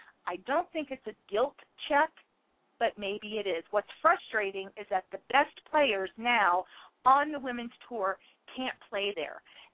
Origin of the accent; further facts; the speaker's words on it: Norfolk, Virginia, United States; also born or lived in Boston / New York; now in Denver, United States; I originally come from the South. I'm here in Denver now. I was educated in Boston and New York, but I'm originally from Norfolk, Virginia